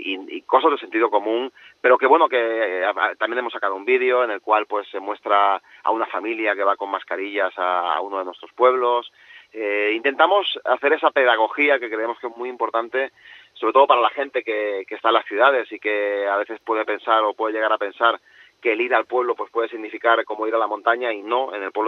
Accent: Barcelona, Catalonia, Spain; en la mismísima Barcelona, de la cual yo nací en Barcelona y de la cual vengo

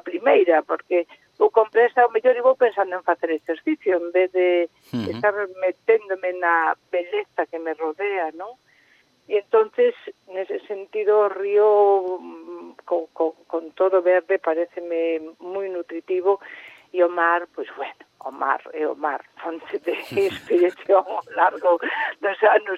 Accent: Caión, Galicia, Spain; E ali no mar, en Caión, en concreto, na miña terra, pois son francamente fermosas.

